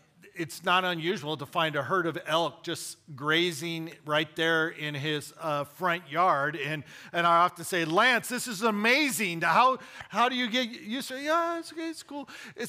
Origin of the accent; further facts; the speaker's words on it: Utah, United States; I grew up here in Utah. My parents moved to Utah when I was 8 years old. So I grew up here.